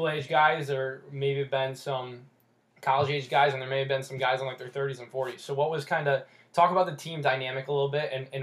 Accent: United States; born there; I was born in the United States, and I'm average at best.

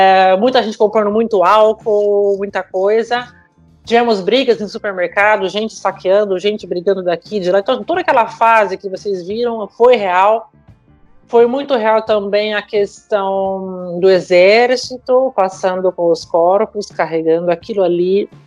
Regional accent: Brazil; now in Italy; Eu preservo minha cultura como brasileira, mas eu estou aberta para aprender uma nova cultura

